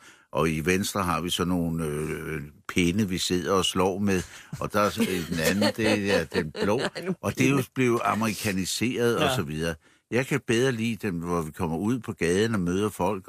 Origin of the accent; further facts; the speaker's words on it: Copenhagen, Capital Region of Denmark, Denmark; now in Jutland, Denmark; Jeg er selv københavner og emigreret.